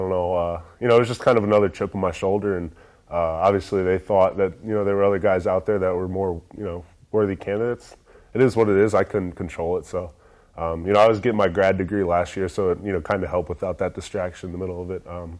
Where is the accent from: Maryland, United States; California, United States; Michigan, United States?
Maryland, United States; Baltimore; also born or lived in Annapolis; I was born in Annapolis, so I grew up in the Baltimore area.